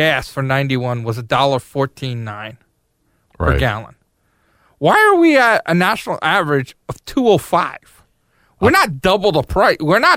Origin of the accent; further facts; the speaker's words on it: New York, United States; I grew up on Eastern Long Island, folks.